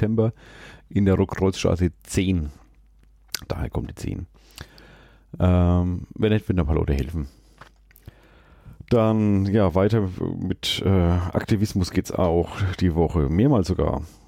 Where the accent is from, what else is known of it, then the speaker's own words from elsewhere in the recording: Schweinfurt, Bavaria, Germany; ich komme aus Schweinfurt